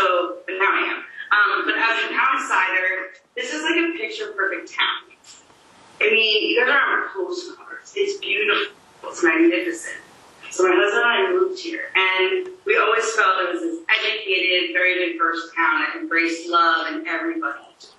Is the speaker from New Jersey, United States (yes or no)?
yes; New Jersey, United States; Words that, I'm from New Jersey, words that I've never heard these words publicly.